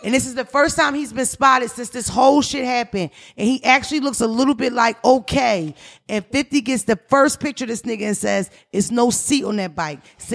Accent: Philadelphia, Pennsylvania, United States; Because you know I'm from Philadelphia and I'm from around here too, kind of.

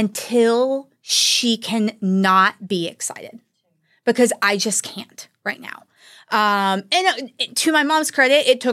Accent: the South, United States; Okay. We're from the South. I got a lot of very religious comments.

